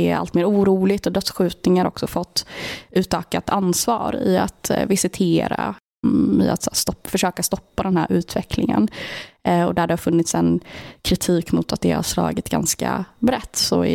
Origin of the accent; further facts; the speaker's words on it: Linköping, Östergötland, Sweden; Linköping, så jag är ju själv från Linköping